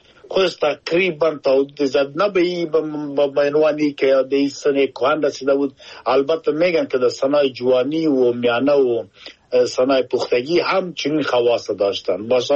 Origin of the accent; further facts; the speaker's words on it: Afghanistan; now in United Kingdom; ما افغان هستم در انگلستان زندگی می کنم. یکی خودم افغان هستم،